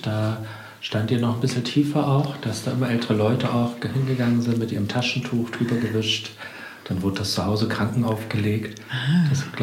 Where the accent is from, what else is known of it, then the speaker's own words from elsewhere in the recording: Thuringia, Germany; Sind wir Thüringer da nüchterner oder die Eichsfelder?